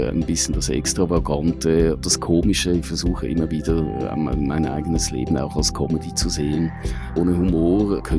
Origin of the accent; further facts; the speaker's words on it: Switzerland; also born or lived in Berlin; als Schweizer einfach wahnsinnig gut ankommt in dieser Stadt